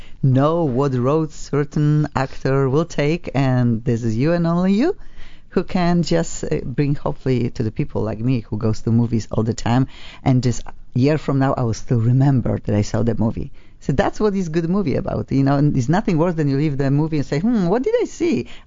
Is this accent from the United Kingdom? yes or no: no; Poland; I'm from Poland, you know, and my TV maybe was black and white when yours was already colored.